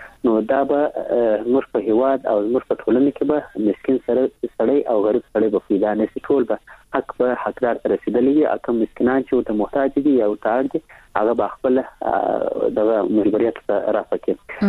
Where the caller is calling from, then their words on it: Kandahar, Afghanistan; له کندهار درسره ټلیفون لیکته وصل سوي.